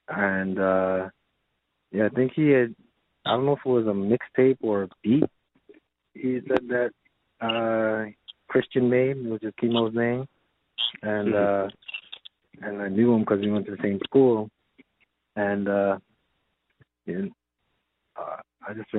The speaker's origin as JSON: {"language": "English", "region": "New Jersey", "country": "United States", "tie": "born or raised there", "also_born_or_lived": "US Virgin Islands", "said": "Yeah, I was born in the Virgin Islands in the States, but then I moved to New Jersey, like, right after I was born."}